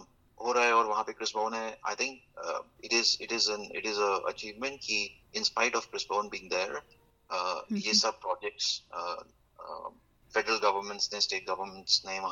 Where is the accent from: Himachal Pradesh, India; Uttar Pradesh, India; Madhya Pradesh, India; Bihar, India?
Himachal Pradesh, India; Shimla; now in Australia; Last कोई 15 साल से ऑस्ट्रेलिया में टैक्स में और फाइनेंस में मैं काम कर रहा हूँ। Personally from a family perspective मैं शिमला से हूँ, मेरी वाइफ पालमपुर से हैं और हमारे 4 बच्चे हैं।